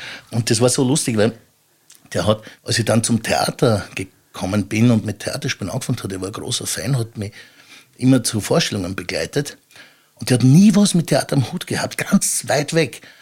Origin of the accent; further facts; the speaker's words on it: Burgenland, Austria; Ich bin in einem Wirtshaus im Südburgenland aufgewachsen.